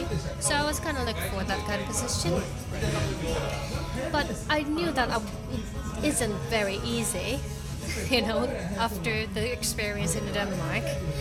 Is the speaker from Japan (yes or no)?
yes; Tokyo, Japan; also born or lived in Oxford, United Kingdom; even though I grew up in Tokyo, I'm not a big fan of big city.